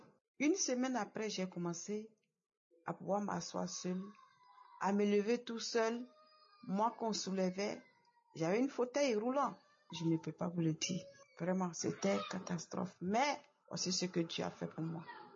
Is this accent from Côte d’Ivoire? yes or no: yes; Abidjan, Côte d’Ivoire; Je suis de la Côte d'Ivoire, particulièrement à Abidjan.